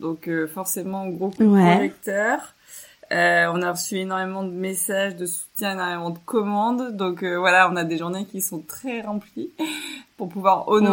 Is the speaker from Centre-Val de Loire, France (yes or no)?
yes; Chinon, Centre-Val de Loire, France; J'ai grandi à Chinon, en Indre-et-Loire